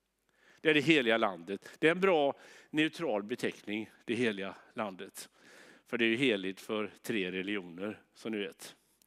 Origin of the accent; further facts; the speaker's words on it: Jönköping, Jönköping County, Sweden; utan det är mer i Jönköping där jag kommer från.